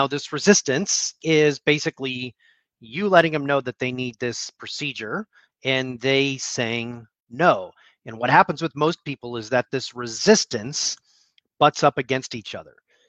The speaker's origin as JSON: {"language": "English", "town": "Mount Prospect", "region": "Illinois", "country": "United States", "tie": "born or raised there", "said": "Elmhurst Avenue, which is where we grew up in Mount Prospect."}